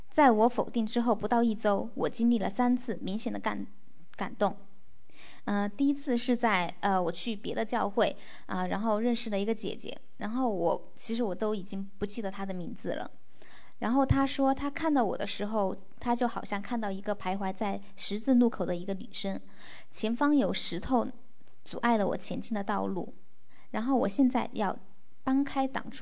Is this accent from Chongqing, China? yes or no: yes; Chongqing, China; 我来自重庆，然后Selina 是我姐姐，